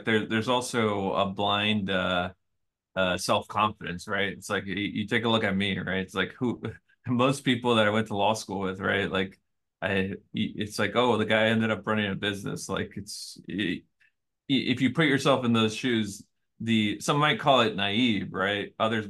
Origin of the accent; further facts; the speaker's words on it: California, United States; now in New York, United States; I live in New York. I grew up in California.